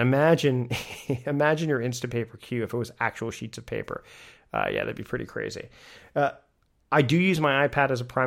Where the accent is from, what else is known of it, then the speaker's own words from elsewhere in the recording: Canada; And again, being Canadian, there's some, you don't get the same ones right away as you do in the States.